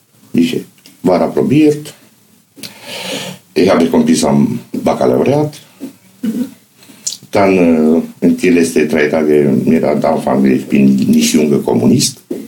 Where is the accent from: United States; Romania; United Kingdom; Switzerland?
Romania; German is a second language; moved away as an adult; also born or lived in Spain; Ich bin geboren in Rumänien. Ich habe gelebt bis am 33 Jahre in Rumänien, dann 15 Jahre in Spanien.